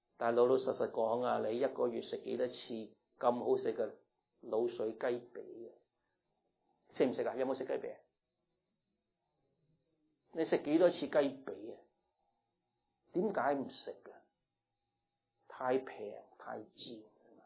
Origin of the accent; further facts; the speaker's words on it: United States; 我哋美国人唔领悟到咩叫做通货膨胀嘅凄凉